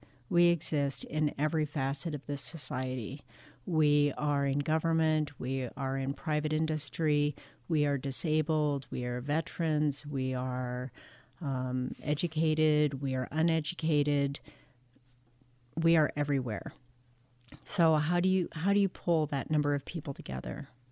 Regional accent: Montana, United States; When I grew up here in Montana, I was surprised to find that there were other people like me, other Indians who had been placed into white families.

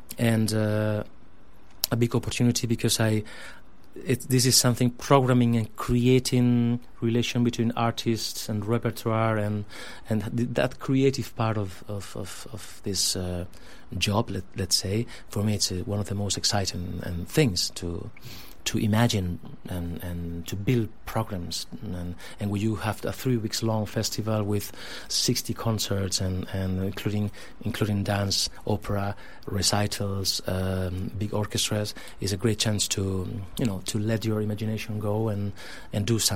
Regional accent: Granada, Andalusia, Spain; English is a second language; Well, the Granada, it's my hometown, as you said, is one of the most wonderful cities in the world

